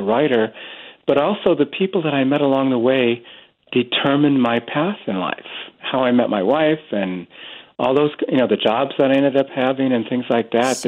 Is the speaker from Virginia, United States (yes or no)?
no; San Diego, California, United States; And I, you know, growing up in San Diego, we went around the western U.S.